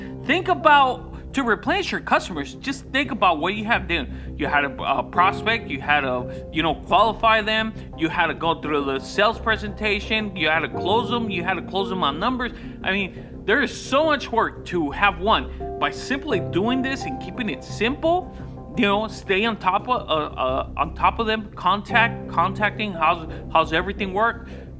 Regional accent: Arizona, United States; It was a little bit cold in San Diego, and as you guys know, I'm from Arizona.

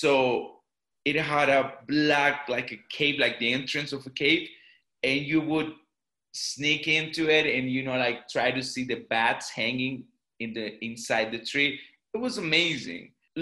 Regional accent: Mexico; I grew up in a little town. My family had a farm away from my town in the middle of nowhere. And that farm is near a huge, huge river, which is called Grijalva. It's a very big river in Mexico.

